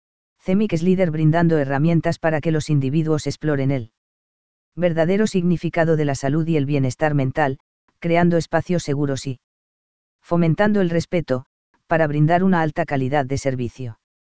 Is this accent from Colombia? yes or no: yes; Colombia; Como colombianos y regidos por nuestra constitución política